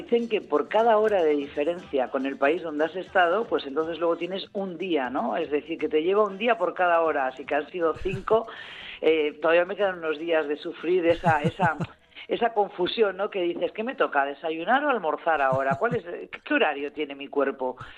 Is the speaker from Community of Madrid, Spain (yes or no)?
no; Mondragón, Basque Country, Spain; Yo residiendo allí, pues celebraba pues Santo Tomás, como se celebra en mi pueblo natal, en Arrasate, Mondragón.